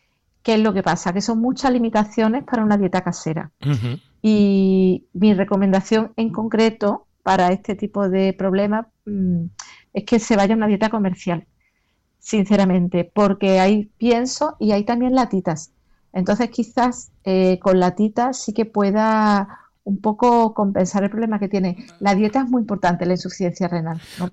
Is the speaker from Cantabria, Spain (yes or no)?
no; Córdoba, Andalusia, Spain; now in Cádiz, Spain; en Córdoba, de donde yo soy, el golpe de calor se da con 40 y tanto